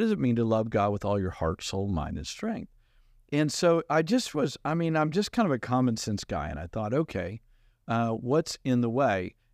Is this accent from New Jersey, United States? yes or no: no; Texas, United States; And growing up in Southeast Texas, working at oil refineries, playing football, that stuff, crying wasn't like at the forefront of our